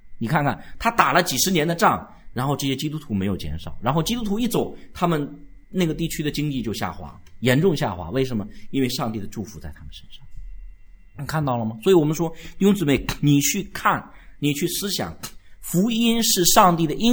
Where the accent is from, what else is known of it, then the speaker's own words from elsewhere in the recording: China; 因为我们中国人很容易骄傲，我们觉得什么福音传到中国啦